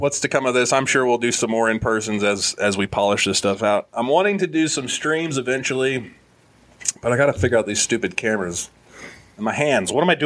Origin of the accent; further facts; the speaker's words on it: Midwest, United States; because I'm a Midwesterner.